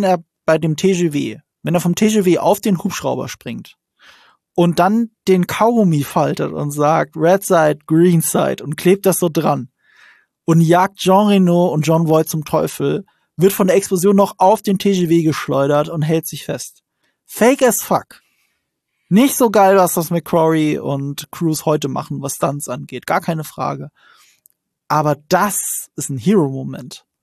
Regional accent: Rhineland-Palatinate, Germany; sie machen es von … aus. Ich komme aus der Gegend.

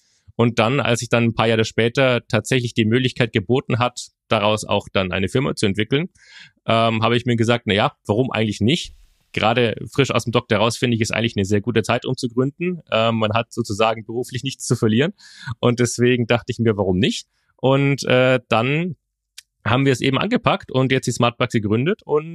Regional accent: Bamberg, Bavaria, Germany; Also ich bin ursprünglich aus Bamberg

